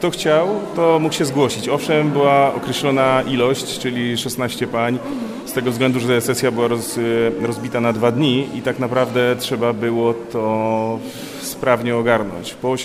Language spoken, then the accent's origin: Polish; Rawa Mazowiecka, Łódź Voivodeship, Poland; ja jestem z Rawy Mazowieckiej.